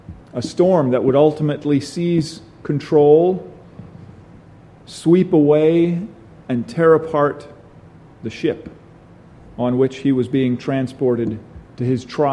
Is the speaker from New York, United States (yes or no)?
yes; New York, United States; Most of the big storms I've experienced were in or around my hometown in upstate New York.